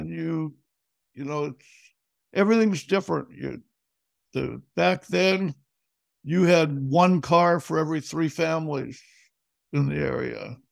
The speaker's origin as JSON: {"language": "English", "town": "Seattle", "region": "Washington", "country": "United States", "tie": "born or raised there", "said": "I was born in Seattle, raised mostly in Rainier Valley."}